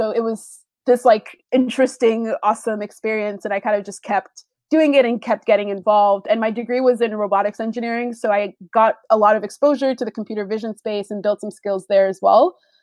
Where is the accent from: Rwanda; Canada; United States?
Canada; So I'm Canadian for reference.